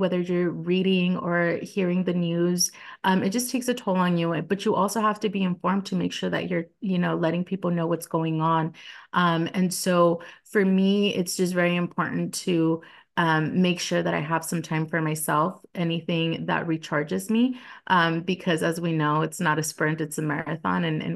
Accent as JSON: {"language": "English", "town": "Los Angeles", "region": "California", "country": "United States", "tie": "born or raised there", "lives_now": "San Antonio, United States", "said": "So as you mentioned … I am the daughter of Mexican immigrants and I grew up in Los Angeles in California."}